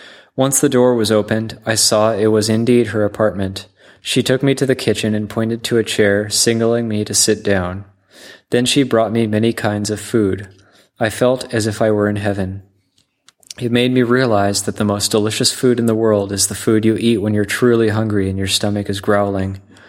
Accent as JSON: {"language": "English", "region": "England", "country": "United Kingdom", "moved": "as an adult", "said": "So I left my home country of England for India, roaming around and gathering life experience in Europe and Asia."}